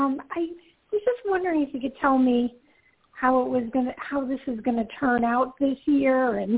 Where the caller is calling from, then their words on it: Georgia, United States; I am calling from Georgia.